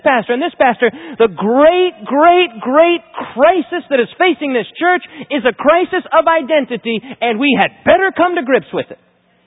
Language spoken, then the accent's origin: English; Michigan, United States; As many of you know, I am from Michigan